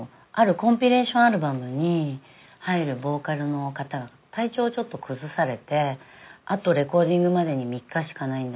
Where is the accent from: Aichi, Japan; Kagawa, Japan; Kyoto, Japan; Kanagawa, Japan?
Aichi, Japan; Okazaki; now in Chofu, Japan; 愛知県の岡崎市というところです、